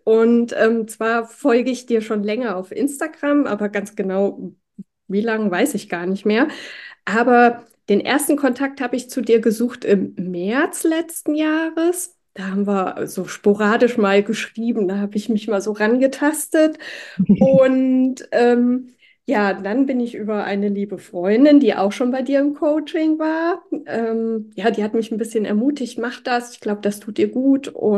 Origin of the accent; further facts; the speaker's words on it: Hesse, Germany; Ich komme aus der Nähe von Marburg, bin 47 Jahre alt